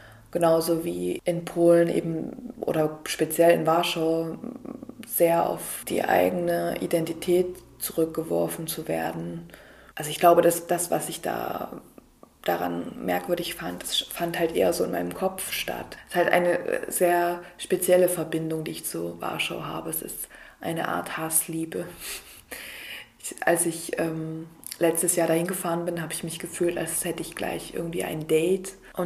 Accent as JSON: {"language": "German", "region": "Saxony", "country": "Germany", "tie": "born there", "said": "Geboren wurde ich 1983 in der Nähe von Dresden und habe dann mit 12 Jahren angefangen zu schreiben."}